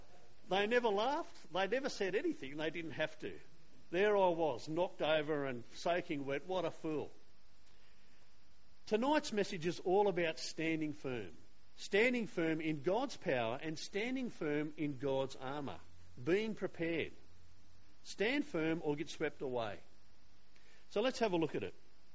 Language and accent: English; Narrabeen, New South Wales, Australia; I grew up in Narrabeen and I used to wander down to North Narrabeen Bridge